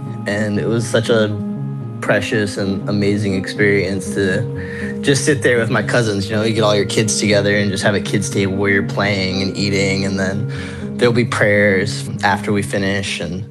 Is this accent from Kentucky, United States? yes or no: no; Virginia, United States; that sense of community that I had growing up in Virginia with my family and with the mosques and everything.